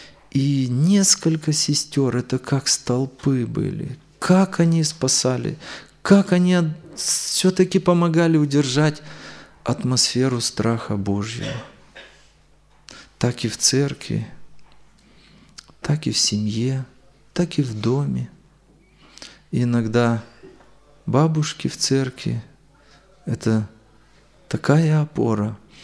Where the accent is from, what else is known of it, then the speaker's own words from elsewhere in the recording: Chișinău, Moldova; Я с Молдавии, с Кишинева.